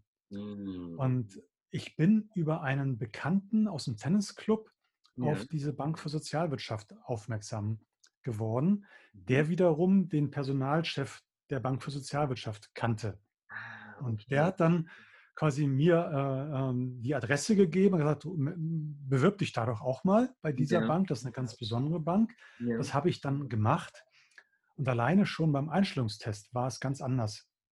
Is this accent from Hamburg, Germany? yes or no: yes; Hamburg, Germany; ich bin tatsächlich gebürtiger Hamburger Jung. Ah. Ich bin in Hamburg geboren. Ja. Kann man auch hören, weil ich sage nicht Hamburg, sondern ich sage Hamburg.